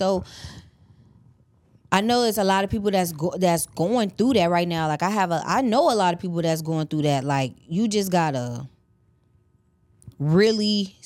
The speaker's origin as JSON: {"language": "English", "town": "Chicago", "region": "Illinois", "country": "United States", "also_born_or_lived": "Memphis", "moved": "as an adult", "lives_now": "Atlanta, United States", "said": "like, I moved to Atlanta, like, my family in Chicago, like, I'm from Chicago and I'm from Memphis."}